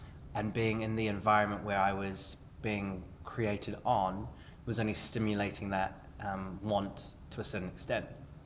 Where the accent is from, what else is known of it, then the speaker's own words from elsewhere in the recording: New Zealand; So, I come from New Zealand originally, where I got into acting at a very young age